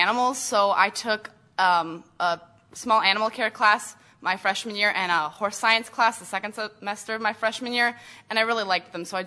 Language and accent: English; De Pere, Wisconsin, United States; Well, I was born and raised in De Pere, Wisconsin, suburb city of Green Bay, 20,000 people.